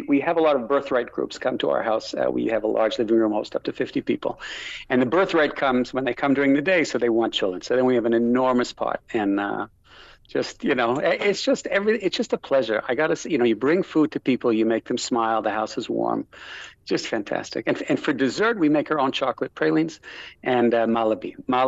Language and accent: English; Canada; I'm Canadian